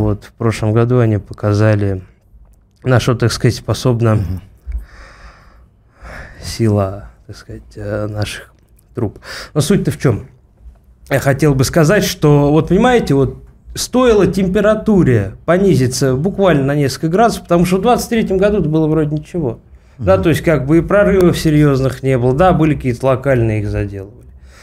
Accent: Podolsk, Moscow Oblast, Russia; я сам, кстати говоря, из Подольска, мой родной город, городской округ Подольск, Московской области, прекрасный город

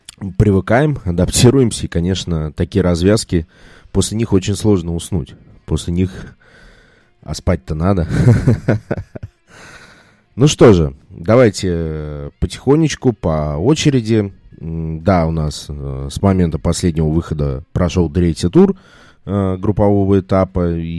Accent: Moscow, Russia; мне конкретно, как москвичу, конечно

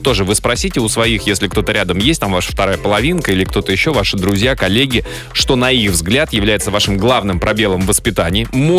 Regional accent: Moscow, Russia; born there; Я там через парк жил, Лен. Я там родился в Измайлово.

